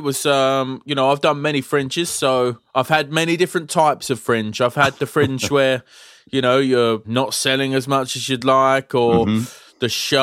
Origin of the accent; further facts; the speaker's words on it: Dagenham, London, United Kingdom; now in Edinburgh, United Kingdom; Well, I am from Dagenham.